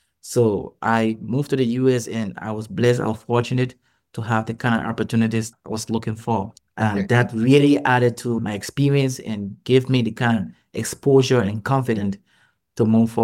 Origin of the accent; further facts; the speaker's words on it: Liberia; I was born in Liberia and grew up through our civil conflict that lasted for 14 years.